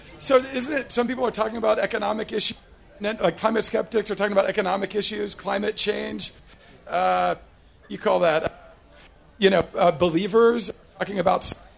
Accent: Toledo, Ohio, United States; from Toledo.

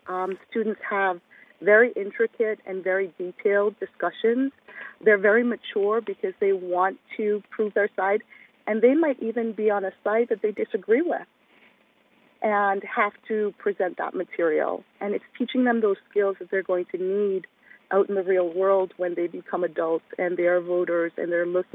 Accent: United States; being American, we're so passionate about our country.

